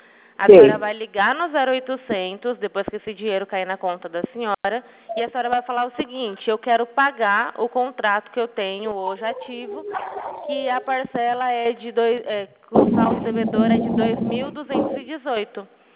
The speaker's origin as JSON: {"language": "Portuguese", "town": "Araçatuba", "region": "São Paulo", "country": "Brazil", "said": "Eu sou de Araçatuba."}